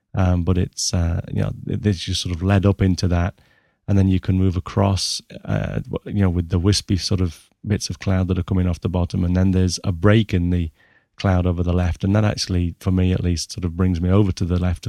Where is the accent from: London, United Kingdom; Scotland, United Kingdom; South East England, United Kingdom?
South East England, United Kingdom; it's from my home country of England, West Sussex.